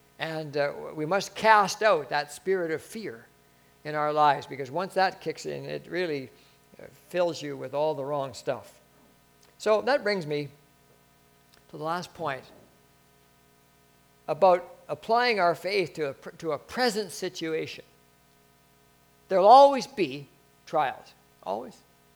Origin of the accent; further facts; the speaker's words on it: Canada; I'm a Canadian, and I'm in trouble here.